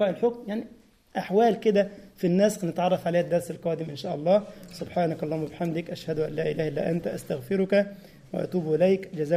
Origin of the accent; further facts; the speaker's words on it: Egypt; يعني حتى عندنا في مصر كثيرا ما يكون كل فترة كده جزار في الحي